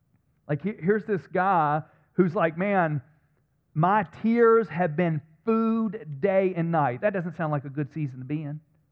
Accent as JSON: {"language": "English", "region": "the South", "country": "United States", "tie": "born or raised there", "said": "because I grew up in the South going to church, and I saw this man on a stage wearing a suit"}